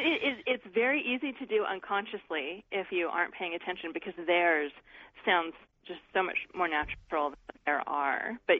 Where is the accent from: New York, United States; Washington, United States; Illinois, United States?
Washington, United States; Seattle; Oh, I grew up in Seattle.